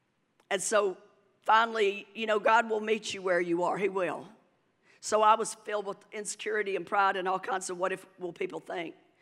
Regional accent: Manchester, Tennessee, United States; I grew up in Coffee County, Manchester, Tennessee.

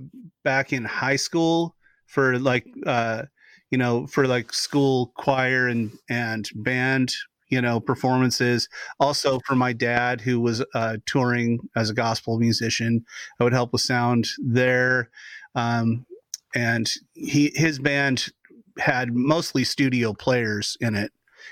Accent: Portland, Oregon, United States; also born or lived in Oklahoma City; No, I grew up in Portland, Oregon, just on the outskirts of Portland, Oregon.

